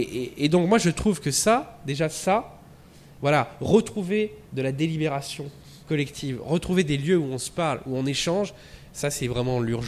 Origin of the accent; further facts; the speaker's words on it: Nouvelle-Aquitaine, France; moi, je suis originaire du Lot-et-Garonne